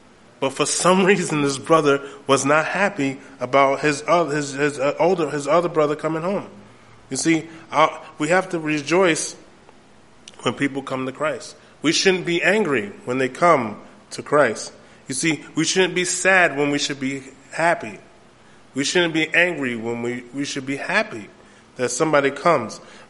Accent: New York, United States; because as a young kid growing up in New York, I was into all kind of stuff, right?

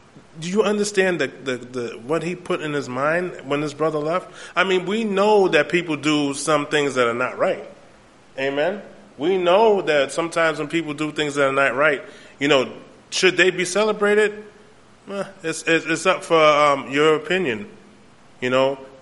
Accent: New York, United States; because as a young kid growing up in New York, I was into all kind of stuff, right?

